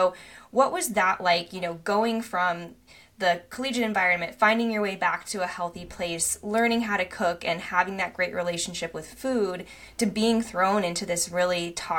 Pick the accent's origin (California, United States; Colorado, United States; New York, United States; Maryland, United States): Colorado, United States; And so my friends, like, growing up in Colorado, having some friends outside of running were truly my saving grace